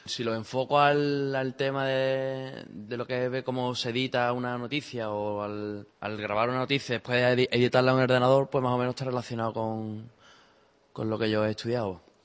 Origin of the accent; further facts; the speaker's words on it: Spain; now in Czech Republic; Pues allí en mi país, en España, donde estaba estudiando